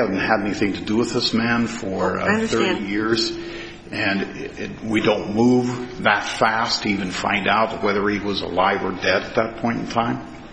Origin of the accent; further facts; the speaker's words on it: Missoula, Montana, United States; I'm from Missoula, Montana, and I'm representing Bankers Life in this matter, Your Honors.